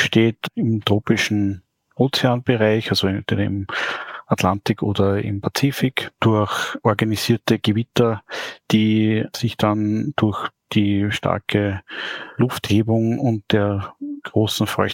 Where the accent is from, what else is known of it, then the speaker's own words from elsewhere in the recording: Austria; bei uns in Österreich